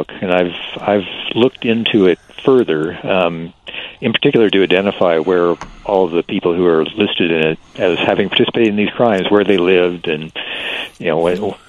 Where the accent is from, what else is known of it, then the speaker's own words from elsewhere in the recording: Kansas, United States; Oh, yes. I'm from Kansas.